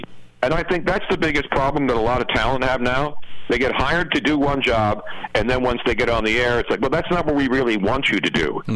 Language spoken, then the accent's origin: English; Philadelphia, Pennsylvania, United States; I actually moved back to the same neighborhood I grew up in South Philly, which is a legendary area near the sports complexes